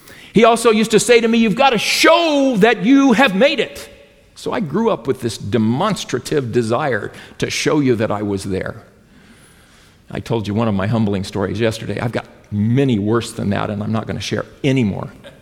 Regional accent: New Mexico, United States; English is a second language; I spoke one, I'm from New Mexico, so English is not that great for me.

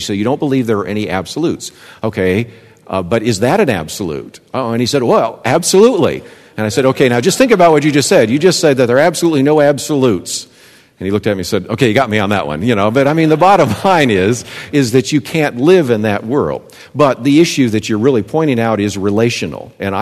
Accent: Berkeley, California, United States; born there; Hey, I was born in Berkeley, California, right?

